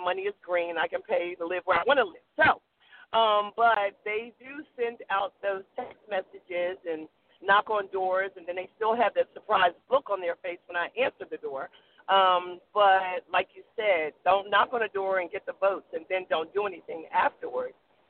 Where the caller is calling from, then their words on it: North Carolina, United States; I'm calling from North Carolina.